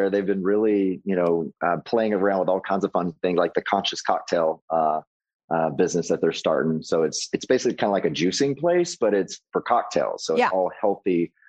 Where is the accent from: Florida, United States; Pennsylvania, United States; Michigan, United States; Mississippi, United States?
Mississippi, United States; And that's one thing that I missed growing up in Mississippi was culture. I mean, it was just Southern Baptist, white, and that was it.